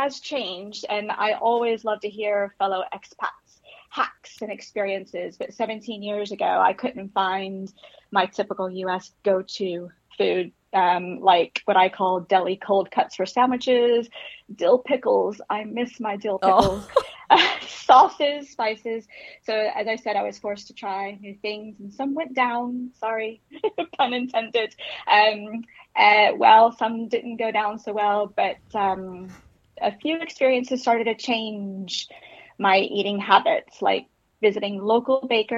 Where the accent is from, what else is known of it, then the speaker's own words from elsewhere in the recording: Florida, United States; now in Sheffield, United Kingdom; surprisingly, growing up in Florida, I didn't eat a lot of fish, which, looking back, is a shame, really.